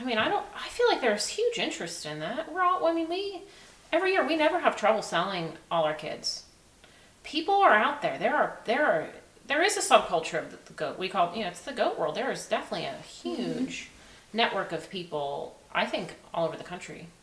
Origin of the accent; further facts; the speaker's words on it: Pittsburgh, Pennsylvania, United States; I mean, I grew up in a city. I'm from Pittsburgh. So, like, this whole, like, lifestyle was not, you know, I didn't start with that.